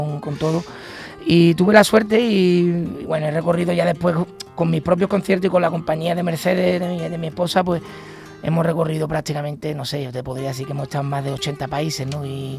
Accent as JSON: {"language": "Spanish", "town": "Jerez de la Frontera", "region": "Andalusia", "country": "Spain", "said": "Soy flamenco de formación y porque soy de Jerez y he mamado esta cultura"}